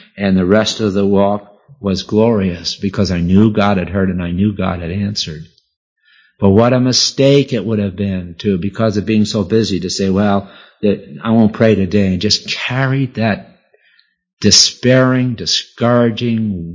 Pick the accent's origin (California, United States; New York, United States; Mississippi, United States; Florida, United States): New York, United States; I was raised in Long Island Sound, almost on the beach.